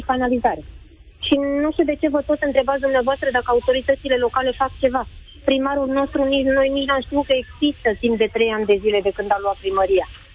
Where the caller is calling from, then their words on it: Giurgiu, Giurgiu County, Romania; Eu sunt din Giurgiu